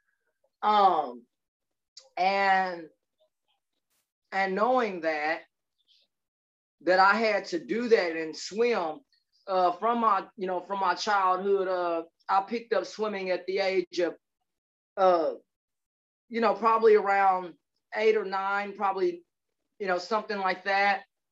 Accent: Waxahachie, Texas, United States; Well, my childhood, I grew up in Ellis County and Waxahachie and went to school there since the 90s.

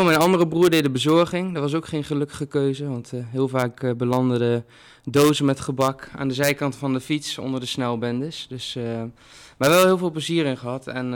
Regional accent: Zevenaar, Gelderland, Netherlands; dat is een mooie Zevenaar, mijn geboorteplaats. En ik denk ook de plaats waar ik nooit meer weg ga. Altijd op de meter gewoond en later doorgegaan naar Zonnemaat en uiteindelijk mijn eigen huis gekocht hier vlakbij het centrum. Dus hier ligt mijn roots

